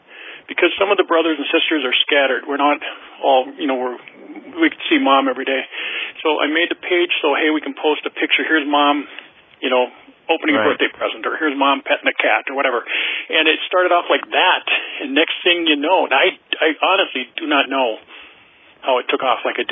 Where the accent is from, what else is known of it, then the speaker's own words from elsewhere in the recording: Anoka, Minnesota, United States; And we grew up in Anoka, Minnesota, and that's a suburb of, we're north of Minneapolis.